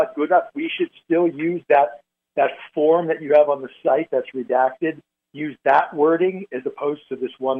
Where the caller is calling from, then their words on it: Arizona, United States; I'm from Arizona. I put in a call.